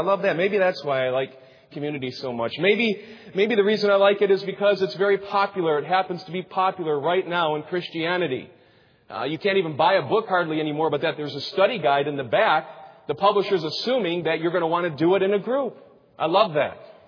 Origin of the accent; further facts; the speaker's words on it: Detroit, Michigan, United States; I'm from Detroit, so I can't say anything else about that.